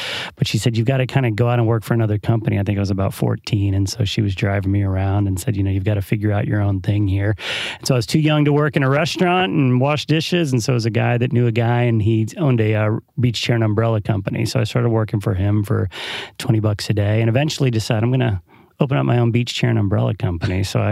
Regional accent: Galveston, Texas, United States; I thought growing up in Galveston that I wanted to be in the hotel restaurant industry.

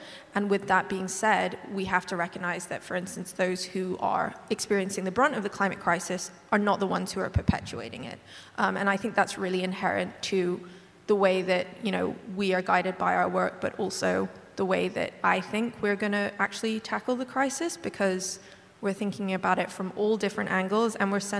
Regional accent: Hong Kong; now in United Kingdom; I'm from Hong Kong, but I'm based in the UK

